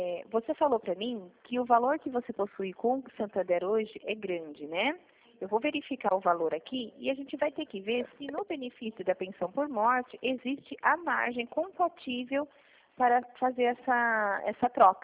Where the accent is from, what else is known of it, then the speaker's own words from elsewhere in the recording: Cordeirópolis, São Paulo, Brazil; eu sou de Cordeirópolis. Na verdade, eu sou uma vendedora externa. E aí, no momento, eu estou em Cordeirópolis hoje.